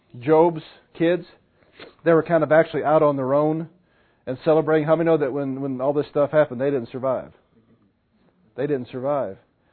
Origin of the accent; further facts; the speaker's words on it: Missouri, United States; Most of us white folk, I'm talking from Missouri, we don't get our heads screwed on straight till 35.